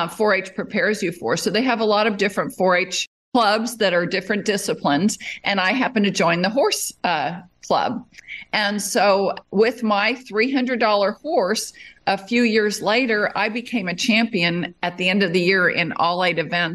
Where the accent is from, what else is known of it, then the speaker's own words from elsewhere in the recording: Las Vegas, Nevada, United States; Well, I grew up in Las Vegas, which ironically at the time was not such a rodeo capital, but it is now because it hosts the National Finals Rodeo